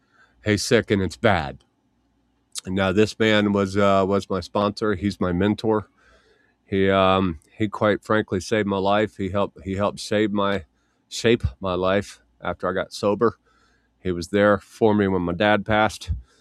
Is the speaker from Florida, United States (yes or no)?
yes; Florida, United States; yeah, I'm from Florida. Yeah. I don't get in Florida water.